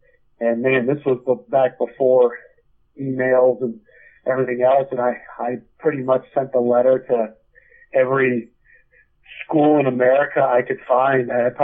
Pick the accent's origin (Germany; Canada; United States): Canada; Obviously, as a Canadian and an outsider, I knew that was going to be challenging, but I definitely wanted to give it my best shot.